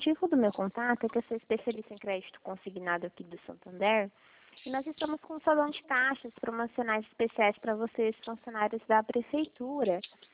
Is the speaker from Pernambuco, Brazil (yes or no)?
no; Dracena, São Paulo, Brazil; Eu sou de Dracena